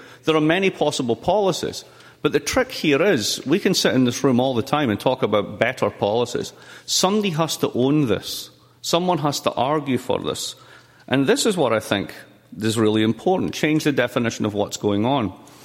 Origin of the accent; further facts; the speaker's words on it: Scotland, United Kingdom; now in United States; I see it very much being a Scot who lives in the United States